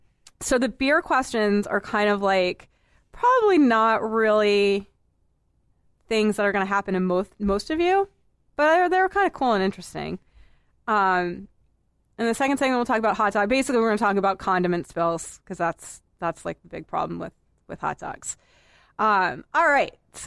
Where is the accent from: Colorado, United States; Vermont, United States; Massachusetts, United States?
Massachusetts, United States; Boston; I'm not from Newton. I'm not a native of Newton. I'm a native of Boston proper. I grew up in Boston proper